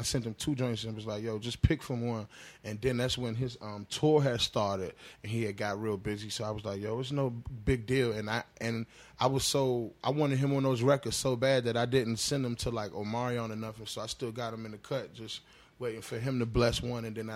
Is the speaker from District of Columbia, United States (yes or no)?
yes; Washington, District of Columbia, United States; he thought I was from Chicago too. And I told him, nah, bro, I'm a DC nigga.